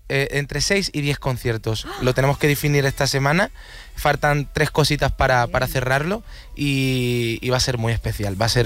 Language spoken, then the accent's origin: Spanish; Córdoba, Andalusia, Spain; Nunca he tenido la suerte de empezar en mi tierra y quiero empezar en Córdoba.